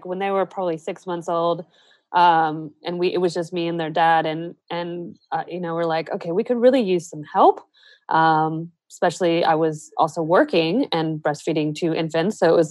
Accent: United States; moved away as an adult; now in Australia; so I am American and I, you know, moved to Australia

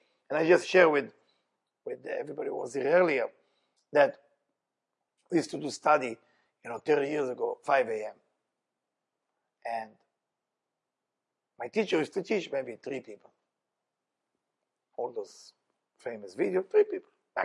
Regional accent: Israel; moved away; I remember when I came from Israel to do Thanksgiving

